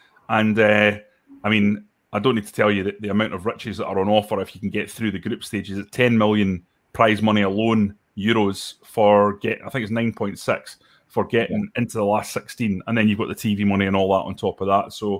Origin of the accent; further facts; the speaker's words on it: Perth, Scotland, United Kingdom; I'm from Perth and I really like St Johnstone.